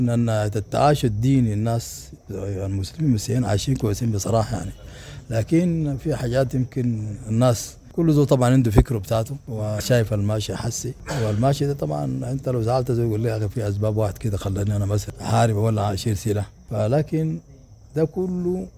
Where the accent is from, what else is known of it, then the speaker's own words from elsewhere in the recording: Sudan; تبني بلدنا السودان المحلين بنحبه شديد يعني.